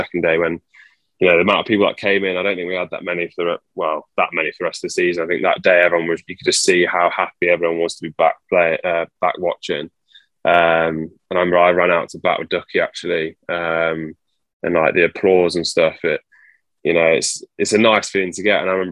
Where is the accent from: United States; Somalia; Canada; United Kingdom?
United Kingdom; Retford, East Midlands; also born or lived in Worksop; I was born in Worksop. I mean, I lived there in Retford, actually, near Worksop for 7 or 8 years, I say, and then moved out towards Beaverway.